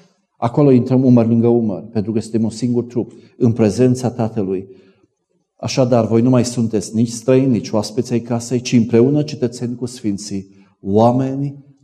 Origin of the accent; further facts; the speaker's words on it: Cluj-Napoca, Cluj County, Romania; noi venim din Cluj. Nu din Oltenia.